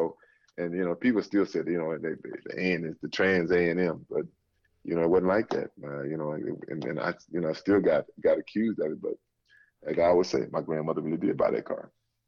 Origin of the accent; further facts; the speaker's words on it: Sealy, Texas, United States; I'm from Sealy, Texas. I mean, I ain't about California.